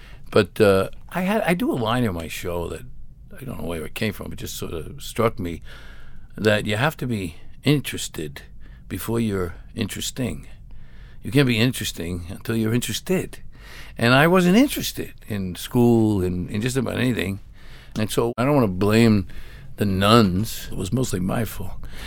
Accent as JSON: {"language": "English", "town": "Brooklyn", "region": "New York", "country": "United States", "tie": "born or raised there", "said": "And we grew up in East New York in Brooklyn, under the L on Pitkin Avenue and Bobby Street."}